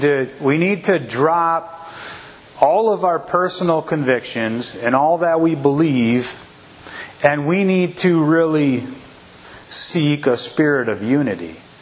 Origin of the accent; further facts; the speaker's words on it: Washington, United States; So I grew up in the Mennonite church. I grew up in Lewis County. And there's a strong church presence there.